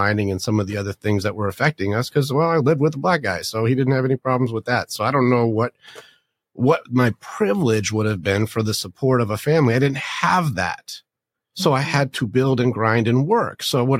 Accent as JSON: {"language": "English", "town": "Detroit", "region": "Michigan", "country": "United States", "tie": "born or raised there", "said": "I call it growing up in Sparta. There was a lot of conflict, a lot of physical battles, a lot of very hard things, a lot of poverty. We were there when all of the Motor City, when all of the car companies left"}